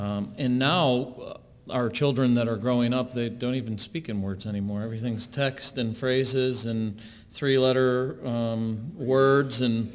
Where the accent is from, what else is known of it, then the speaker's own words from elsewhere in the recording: Illinois, United States; I grew up just outside of Chicago, so I'm a northerner, a Yank